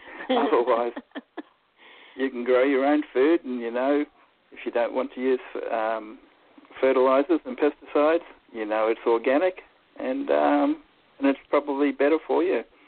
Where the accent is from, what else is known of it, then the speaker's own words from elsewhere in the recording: Gympie, Queensland, Australia; I'm from Gympie in Queensland in Australia